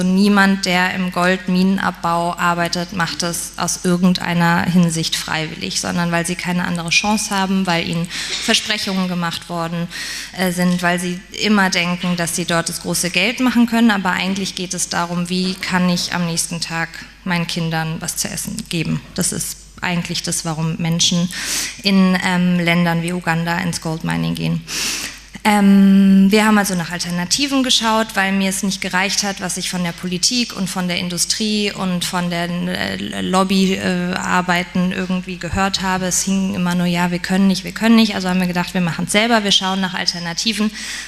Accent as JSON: {"language": "German", "town": "Pforzheim", "region": "Baden-Württemberg", "country": "Germany", "tie": "born or raised there", "said": "Ich bin in einer Schmuckfamilie groß geworden in Pforzheim"}